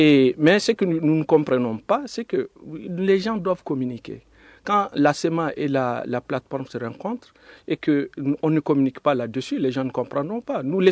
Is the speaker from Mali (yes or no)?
yes; Mali; Moi, j'aurais aimé quand même qu'on me dise que je parte à Kidal parce que je suis malien